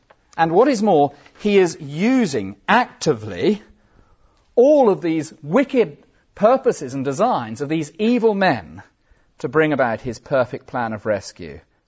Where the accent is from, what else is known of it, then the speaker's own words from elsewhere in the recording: South West England, United Kingdom; he knew I was from Cornwall, you know how it is on the Cornish lanes?